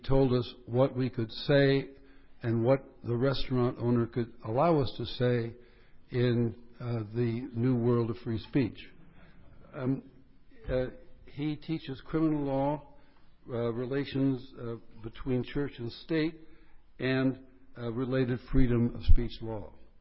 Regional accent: California, United States; since I come from California

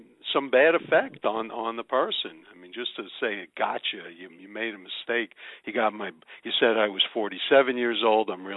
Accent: Maryland, United States; born there; also born or lived in Brooklyn, United States; while I lived most of my life in Brooklyn, I was born in Maryland.

